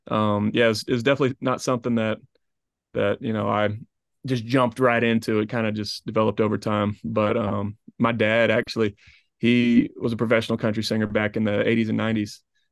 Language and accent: English; Canton, Georgia, United States; Yeah, so I'm from Canton, Georgia.